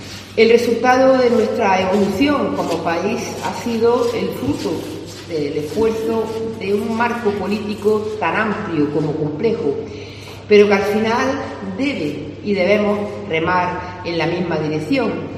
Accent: Motril, Andalusia, Spain; mi deseo como española, andaluza y motrileña que ha crecido al amparo y cobijo del nacimiento de nuestra Carta Magna

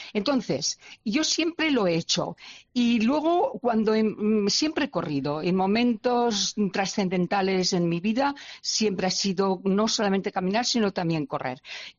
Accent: Aragon, Spain; born there; also born or lived in Scotland; Yo nací en Aragón, yo nací en un pueblo en la provincia de Huesca.

